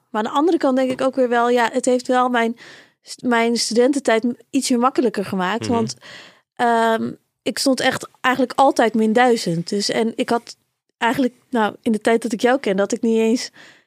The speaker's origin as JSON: {"language": "Dutch", "town": "Nijkerk", "region": "Gelderland", "country": "Netherlands", "tie": "born or raised there", "also_born_or_lived": "Amersfoort", "said": "In Nijkerk. Dus dat is een boerendorpje vlakbij Amersfoort."}